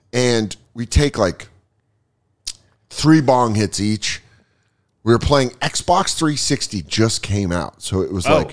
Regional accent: Colorado, United States; now in New York, United States; Because I'm still from Colorado, so I'm like, this guy is gay.

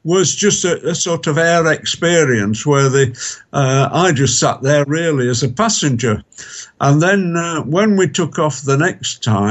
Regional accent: Bradford, Yorkshire and the Humber, United Kingdom; I was born in Bradford and I still live in Bradford in West Yorkshire

